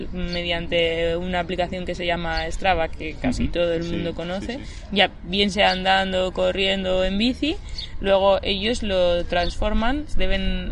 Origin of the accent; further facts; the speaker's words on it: Spain; nunca cogí porque no me dejaron viajar como española